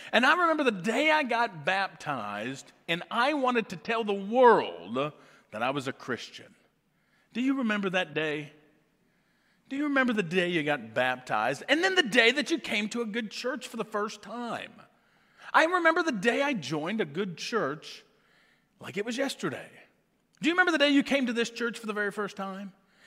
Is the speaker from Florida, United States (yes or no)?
no; Kentucky, United States; And I remember just growing up in the South in Kentucky, and we knew church was important, but to go to church wasn't a part of our family's just activities.